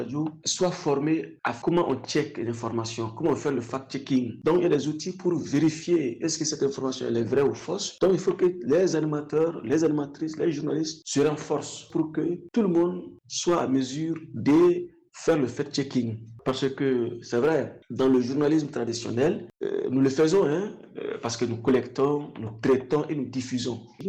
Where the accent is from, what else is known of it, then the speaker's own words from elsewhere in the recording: Mali; Chez nous au Mali, la radio, c'est nos langues aussi. Les langues nationales occupent une place de choix